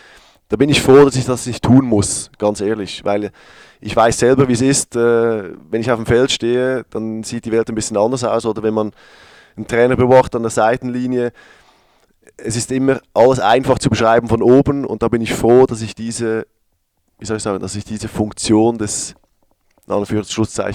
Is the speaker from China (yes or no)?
no; Switzerland; accent: Swiss German; ich weiß nicht, ob der meinen Schweizer Dialekt so gut versteht